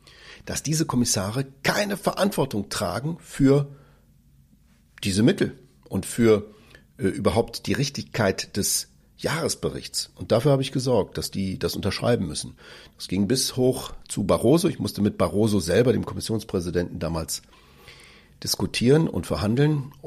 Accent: Crete, Greece; ich habe ja einen griechischen Namen, ich bin auch des Griechischen mächtig, in Griechenland komme ich aus Kreta

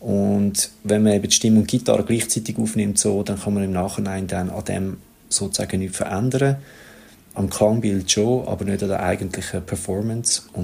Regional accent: Zurich, Switzerland; Meine Mutter ist Engländerin und mein Vater ist Tschech. Ich bin aber hier in Zürich geboren und aufgewachsen.

